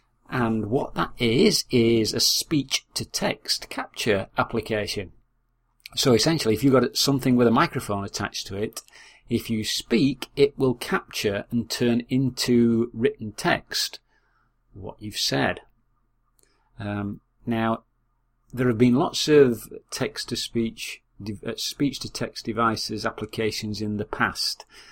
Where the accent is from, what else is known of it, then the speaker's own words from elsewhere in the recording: Yorkshire and the Humber, United Kingdom; accent: Yorkshire; I selected UK English, but it was nevertheless able to translate my Yorkshire accent into written text.